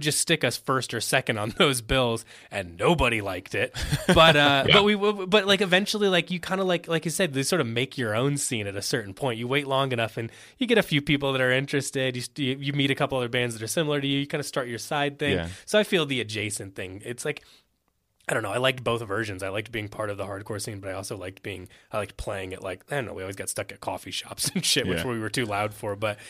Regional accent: Indiana, United States; also born or lived in Chicago; I'm from Indiana. He's from Ohio. My business partner is from Chicago. I lived in Chicago for a long time too.

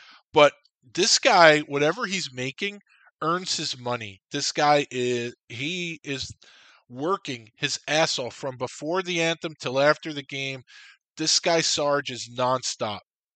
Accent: New York, United States; For myself, growing up in New York, spending time in Philadelphia, it was always around major league teams.

